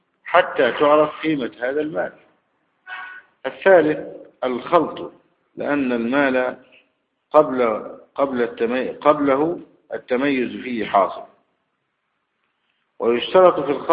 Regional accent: Egypt; وما يقوم مقامهما من الجنيهات في بلادنا مصر

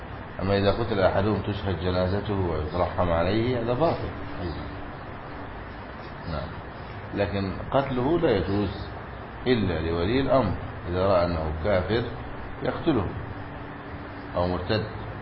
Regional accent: Egypt; وعندنا في مصر في الجنوب

